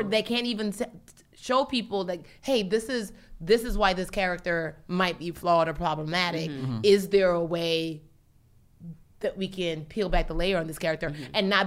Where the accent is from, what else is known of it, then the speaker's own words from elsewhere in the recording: Nigeria; Even being Nigerian, I can tell you about what it is to be a Nigerian Igbo woman